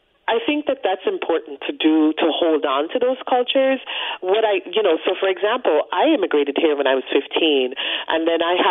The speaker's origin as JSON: {"language": "English", "country": "Guyana", "tie": "born or raised there", "said": "Growing up in Guyana, because in the village where I grew up, indentured servants from India came, and indentured servants from China came. So my grandparents are Chinese, and my mom's side, they're Chinese and African."}